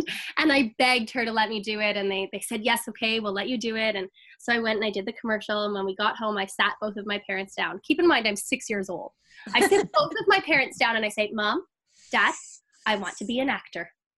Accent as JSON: {"language": "English", "town": "Toronto", "region": "Ontario", "country": "Canada", "said": "I'm from Toronto, Ontario, Canada. And I kind of grew up in the entertainment industry, actually."}